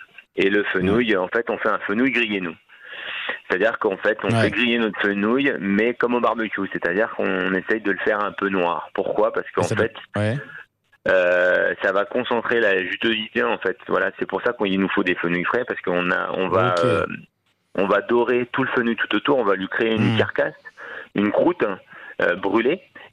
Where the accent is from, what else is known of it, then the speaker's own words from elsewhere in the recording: Paris, Île-de-France, France; parce que ça fait quoi 9 mois bientôt que je suis ici, je viens de Paris, donc j'ai été accueilli les bras ouverts